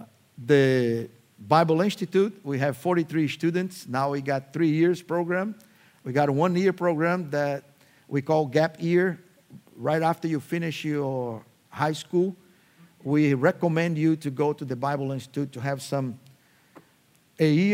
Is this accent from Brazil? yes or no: yes; Recife, Pernambuco, Brazil; English is a second language; I'm from Recife. I grew up at Word of Life, going there since I was 6 years old